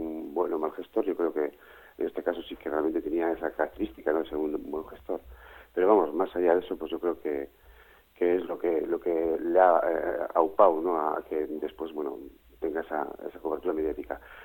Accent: Bilbao, Basque Country, Spain; Yo, de hecho, soy de origen bilbaíno

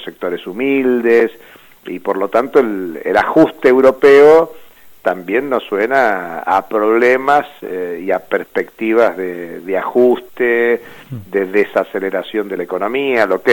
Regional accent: Argentina; Y como argentino digo que resulta triste ver cómo países latinoamericanos avalan en el G20 el fortalecimiento del Fondo Monetario

